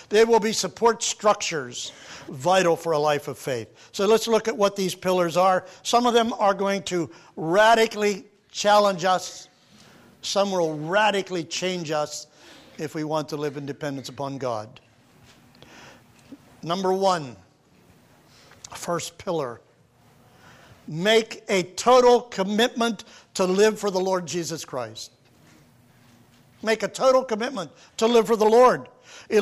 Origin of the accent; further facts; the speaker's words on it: United States; Those of us that have grown up and born and raised in the United States, where we live in a country where rugged individualism is so powerful